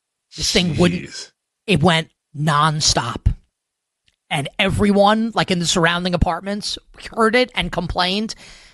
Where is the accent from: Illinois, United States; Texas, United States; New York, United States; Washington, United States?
New York, United States; Queens; my family moved out of the apartment I grew up in Queens in 1997.